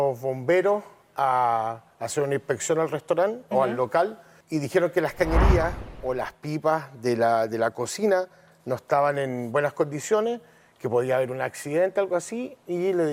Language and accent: Spanish; Chile; Nosotros somos chilenos, entonces teníamos todo planeado para hacerlo y no.